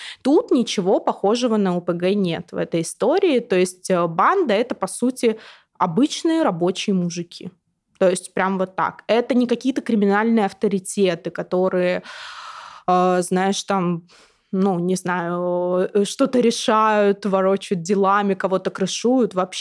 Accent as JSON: {"language": "Russian", "region": "Urals", "country": "Russia", "said": "потому что я сама с Урала"}